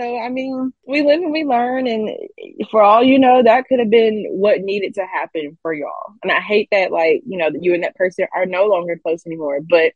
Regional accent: Auburn, United States; Like I grew up in Auburn and all my like high school friends are still in Auburn.

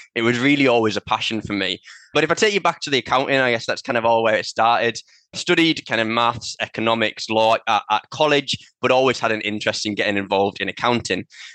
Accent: Middlesbrough, North East England, United Kingdom; now in Edinburgh, United Kingdom; You might notice a somewhat familiar accent. I'm actually from Middlesbrough, so it's not far away from yourself, but I live in Edinburgh now, and that's where the business is based.

